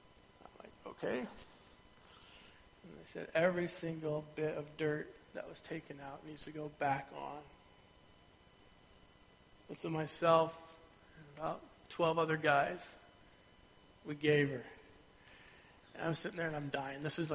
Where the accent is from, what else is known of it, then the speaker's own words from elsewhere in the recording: United States; which my wife loved to throw back at me all the time growing up in the States.